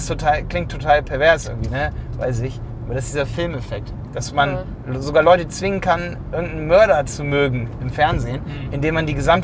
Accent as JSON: {"language": "German", "town": "Hildesheim", "region": "Lower Saxony", "country": "Germany", "said": "Jonas kommt aus Hildesheim, Simon kommt aus Hildesheim, ich komme aus Hildesheim."}